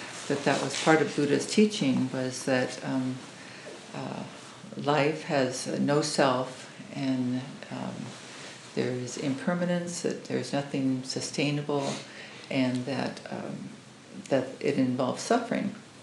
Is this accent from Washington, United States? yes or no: yes; Spokane, Washington, United States; When I was growing up in Spokane, they were called chestnuts.